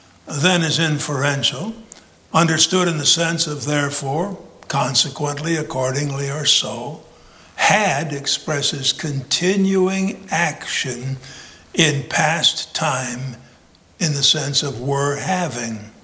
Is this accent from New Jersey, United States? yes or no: no; Illinois, United States; It's kind of like, well, I'm from Illinois. That's up from here.